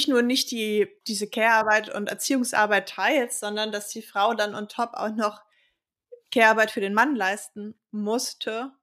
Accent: Berlin, Germany; born there; ich bin ja gebürtige Westberlinerin

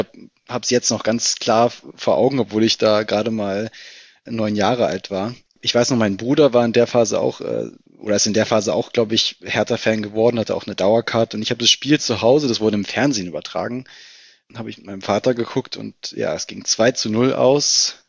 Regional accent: Berlin, Germany; Also ich bin Berliner, bin im Südwesten Berlins aufgewachsen, in Steglitz-Lichterfelde und habe dort auch Fußball gespielt.

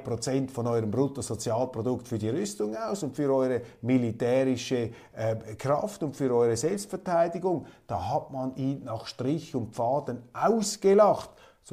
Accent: Switzerland; als das bei uns in der Schweiz der Fall ist, wo überall Ukraine-Flaggen wehen.

